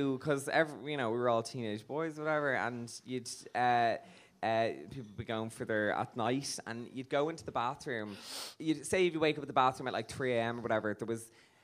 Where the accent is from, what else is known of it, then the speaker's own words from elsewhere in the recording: Nutgrove, County Dublin, Ireland; I'm from Nutgrove.